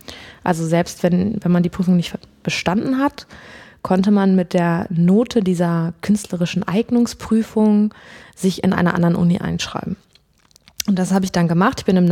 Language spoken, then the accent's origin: German; North Rhine-Westphalia, Germany; ich bin am Niederrhein aufgewachsen, es ist nicht so weit vom Ruhrgebiet, deswegen ist so dieses Ruhr naturell schon so ein bisschen in mir drin.